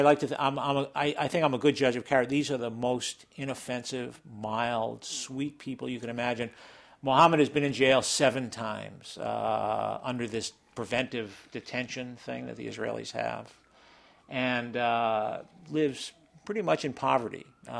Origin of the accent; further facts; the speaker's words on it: New York City, New York, United States; now in Dorchester, United States; Well, I live in Dorchester. I was born and raised in New York City.